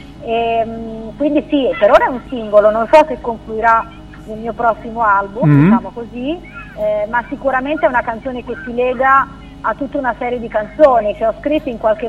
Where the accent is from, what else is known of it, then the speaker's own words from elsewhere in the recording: Marche, Italy; now in Bologna, Italy; Io sono, ormai vivo a Bologna da tempo, però sono marchigiana